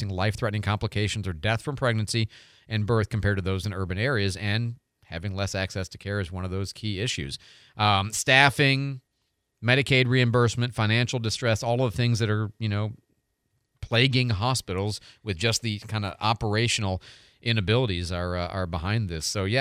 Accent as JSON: {"language": "English", "town": "Chicago", "region": "Illinois", "country": "United States", "tie": "born or raised there", "also_born_or_lived": "Detroit", "said": "I'm just thinking, I grew up in Chicago. Okay. And I mean, lived in Detroit, but really kind of grew up in Chicago."}